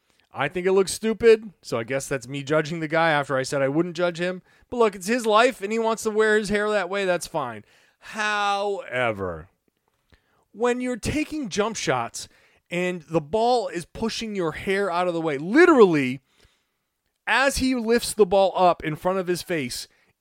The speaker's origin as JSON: {"language": "English", "town": "Boston", "region": "Massachusetts", "country": "United States", "tie": "born or raised there", "said": "I'm obviously a Patriots fan because I grew up in New England, in and around Boston. So I'm a Patriots guy."}